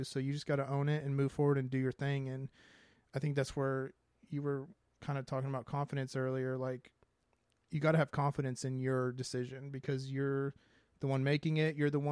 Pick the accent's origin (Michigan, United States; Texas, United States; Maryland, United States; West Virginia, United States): Texas, United States; And cause we're from Texas, so that's a huge difference from there.